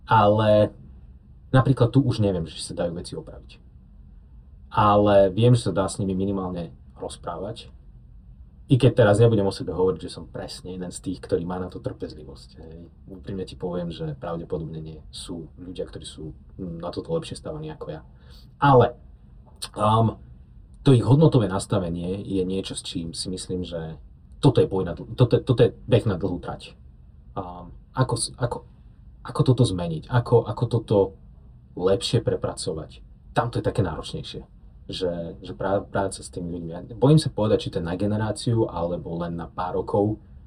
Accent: Záhorce, Banská Bystrica Region, Slovakia; ja pochádzam z obce Záhorce, z okresu Veľký Krtíš, rurálna oblasť, áno, vidiek.

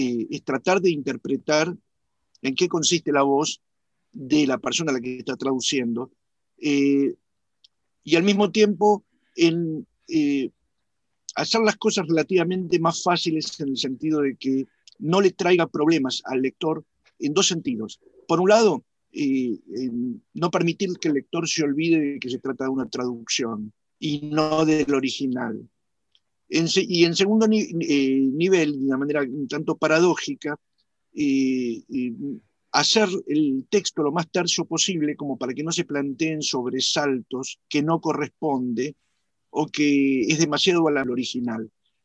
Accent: Argentina; estoy usando una lengua argentina, para decirlo de alguna forma.

